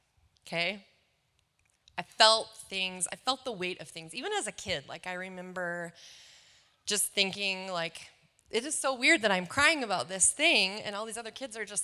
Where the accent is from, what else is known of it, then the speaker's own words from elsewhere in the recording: Alexandria, Minnesota, United States; also born or lived in Morris; I grew up, I was born in Morris, which is a little ways down the road. I lived there until I was about 7, and then we moved to Alexandria.